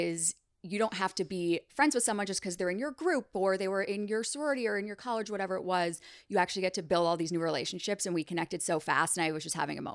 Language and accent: English; New York, United States; now in Los Angeles, United States; I am a New Yorker that now lives in LA for a year and a half